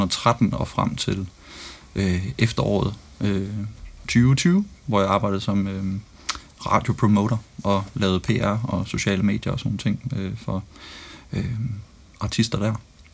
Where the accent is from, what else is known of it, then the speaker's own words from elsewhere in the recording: Silkeborg, Central Denmark Region, Denmark; Men jeg er oprindeligt fra Silkeborg og er musiker.